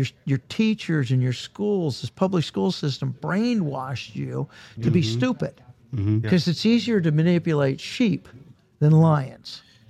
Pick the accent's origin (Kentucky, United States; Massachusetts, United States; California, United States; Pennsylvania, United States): California, United States; San Pedro; born there; I was born here. I was born in San Pedro, California, down south in LA.